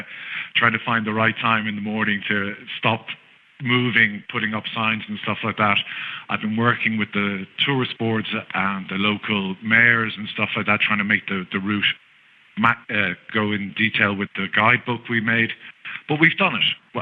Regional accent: Ireland; so it's incredible, even for me as an Irish person who lives in Europe and sees is familiar with European cultures and stuff

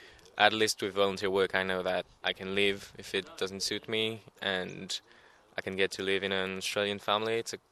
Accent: France; I'm from France.

